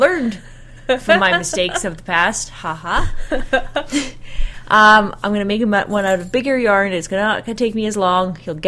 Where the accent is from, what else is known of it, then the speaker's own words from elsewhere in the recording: East Coast, United States; And I've always said that, because I grew up on the East Coast, right?